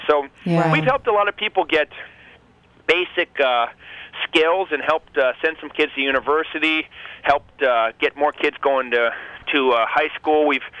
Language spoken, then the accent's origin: English; Montana, United States; I'm from Montana, and I live very close to Yellowstone Park.